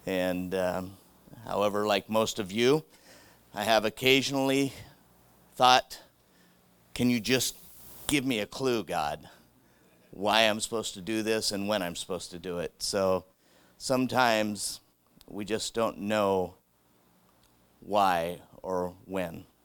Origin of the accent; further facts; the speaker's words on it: Kelso, Washington, United States; I was born and raised in Kelso. Spent pretty much all my life here, except for a brief stop in an elementary school up north when my dad was working highway construction.